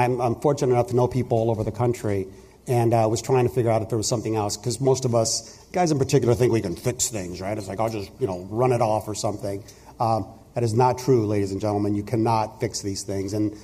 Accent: Huntington Beach, California, United States; I grew up in Huntington Beach, so I was a surfer kid, and my hair was red and long and ratty

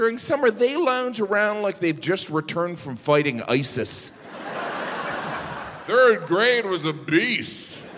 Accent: Midwest, United States; I'm from the Midwest. It's almost a panic.

